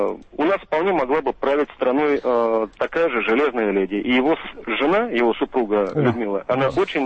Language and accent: Russian; Moscow Oblast, Russia; Я, к сожалению, не из Москвы. Я из Подмосковья, Волташинский район.